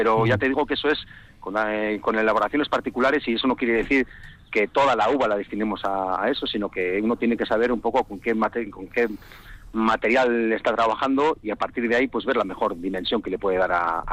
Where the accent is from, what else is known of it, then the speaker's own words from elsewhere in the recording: Zalla, Basque Country, Spain; yo soy de Zalla